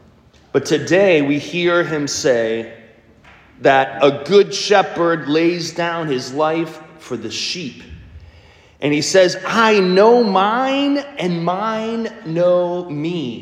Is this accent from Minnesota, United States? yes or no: no; Milwaukee, Wisconsin, United States; but I grew up in Milwaukee, so he was a convert, by the way.